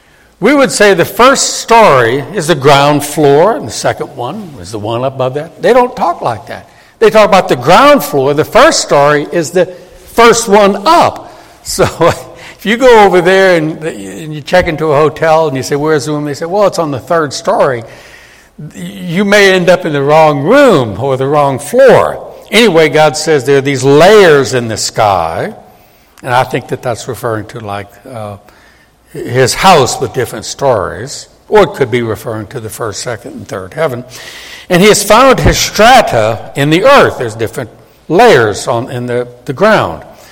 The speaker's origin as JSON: {"language": "English", "town": "New Orleans", "region": "Louisiana", "country": "United States", "tie": "born or raised there", "said": "I grew up in New Orleans, close to the Mississippi River."}